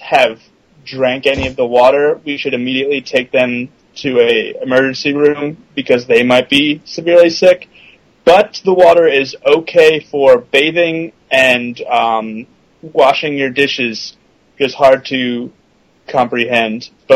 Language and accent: English; New Jersey, United States; I'm not actually from here. I'm from New Jersey, but one of my roommates is from the area